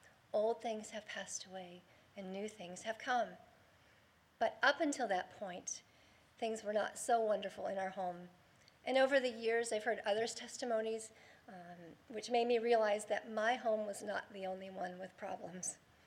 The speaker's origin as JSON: {"language": "English", "town": "St. Albans", "region": "West Virginia", "country": "United States", "tie": "born or raised there", "said": "I was born in … And I grew up in the town of St. Albans"}